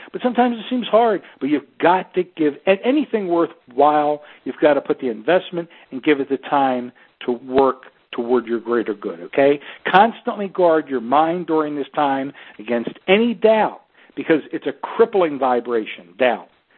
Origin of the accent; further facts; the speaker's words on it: Baltimore, Maryland, United States; I've lived without money. As a small child, I was raised in Baltimore in a blue-collar family with no one that went to even a semester of college, in a large family.